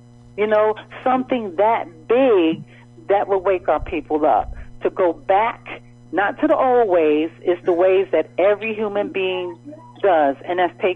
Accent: Brooklyn, New York, United States; I remember I'm from Brooklyn to those block parties, you know, we had a ball

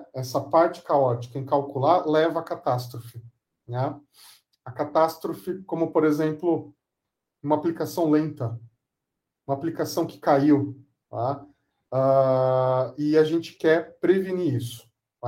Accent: São Paulo, Brazil; Eu sou de São Paulo e atendo o Brasil todo

